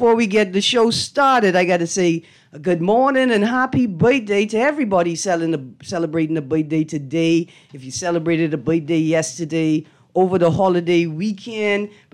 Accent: Bahamas; See, because I'm from the Bahamas. I know 175 characters right now.

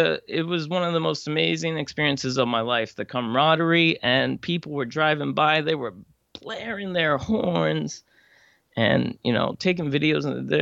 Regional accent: Pennsylvania, United States; I'm from Pennsylvania. I actually was born in Pennsylvania, just like you.

